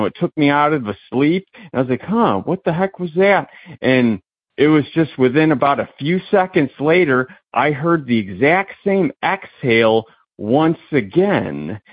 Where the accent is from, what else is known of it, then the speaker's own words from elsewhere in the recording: Indiana, United States; I'm from Indiana